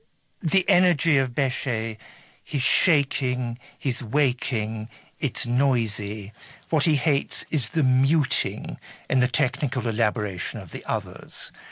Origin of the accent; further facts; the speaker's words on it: Scotland, United Kingdom; I was brought up in Scotland, where what we have is bagpipes and Gaelic music.